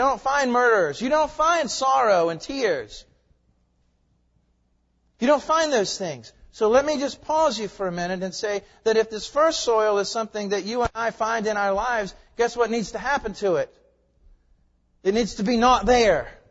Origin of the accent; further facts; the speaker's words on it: Tennessee, United States; I know I'm from Tennessee.